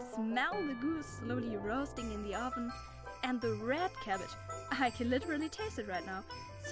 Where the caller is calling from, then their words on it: Oregon, United States; from Oregon, doing an internship in Germany now.